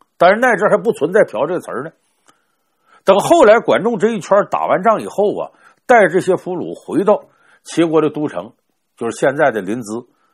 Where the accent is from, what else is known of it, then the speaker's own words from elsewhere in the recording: China; 那不外乎我们中国人讲叫食色性也嘛